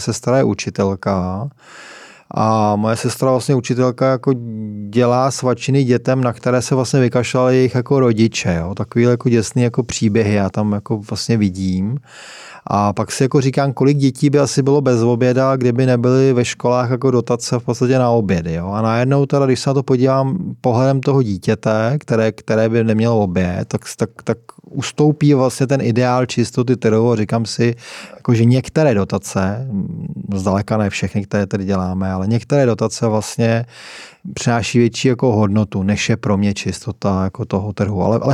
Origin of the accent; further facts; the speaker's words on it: Plzeň, Plzeň Region, Czechia; já jsem z Plzně